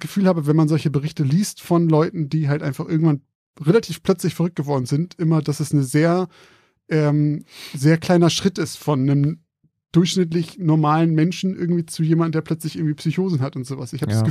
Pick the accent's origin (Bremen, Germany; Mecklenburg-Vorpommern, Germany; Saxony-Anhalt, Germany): Bremen, Germany; Wir kommen ja auch aus Bremen.